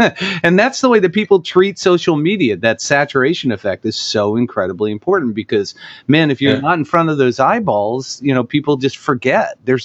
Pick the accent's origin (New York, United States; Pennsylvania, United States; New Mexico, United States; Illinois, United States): Illinois, United States; Wheaton; Dude, you know I'm calling from Aurora, Illinois, the home of Wayne's World, right?